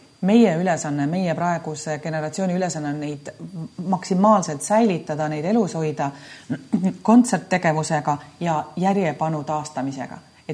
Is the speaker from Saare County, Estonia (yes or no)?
yes; Saare County, Estonia; See meie kodusaar on minule endiselt tähtis